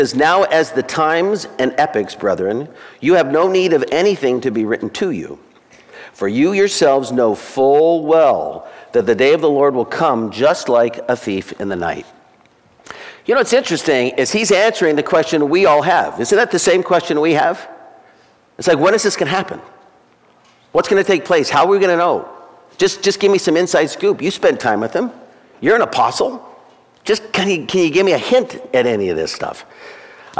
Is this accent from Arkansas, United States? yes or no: no; Arizona, United States; When I was growing up, I grew up in Arizona, and it gets pretty hot in Arizona.